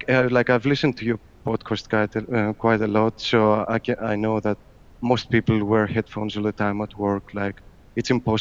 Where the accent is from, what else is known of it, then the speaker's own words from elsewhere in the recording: Greece; now in Cambridge, United Kingdom; I'm from Greece. But I live in England. I live in Cambridge, actually. So I'm just an electrical engineer in Cambridge here.